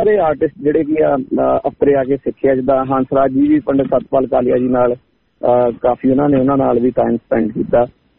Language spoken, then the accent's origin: Punjabi; Apra, Punjab, India; ਮੈਂ ਜੀ ਪਿੰਡ ਅਪਰਾ ਦਾ ਰਹਿਣ ਵਾਲਾ ਜ਼ਿਲ੍ਹਾ ਜਲੰਧਰ ਦੇ ਵਿੱਚ ਪਿੰਡ ਅਪਰਾ ਜੀ ਕਸਬਾ ਇੱਕ ਤੇ ਅਪਰਾ ਜਿੱਦਾਂ ਸਾਡਾ ਸੋਨੇ ਲਈ ਬਹੁਤ ਜ਼ਿਆਦਾ ਮਸ਼ਹੂਰ ਆ